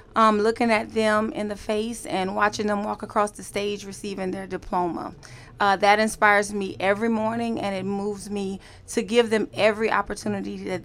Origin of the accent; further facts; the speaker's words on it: LeBeau, Louisiana, United States; I'm actually from a big place called LeBeau, Louisiana, not far from here. Graduate from North Central High School there in LeBeau.